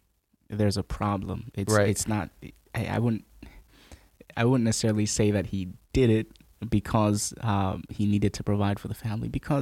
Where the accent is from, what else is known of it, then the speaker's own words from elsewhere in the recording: Zambia; born there; I wasn't born in Rwanda, no. I was born in Zambia.